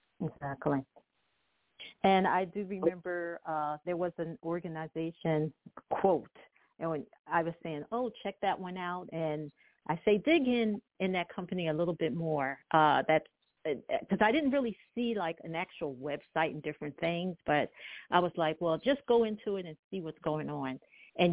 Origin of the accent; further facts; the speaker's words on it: United States; I'm an American and you're an American.